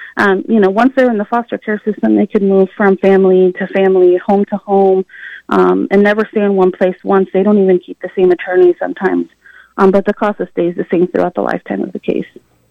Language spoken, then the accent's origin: English; Los Angeles, California, United States; now in Emporia, United States; I'm originally from Los Angeles, and so the differences and, you know, community from here and there are just so vast.